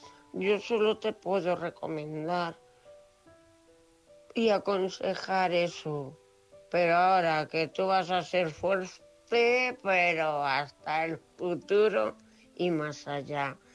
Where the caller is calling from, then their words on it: Cuenca, Castilla-La Mancha, Spain; de Cuenca.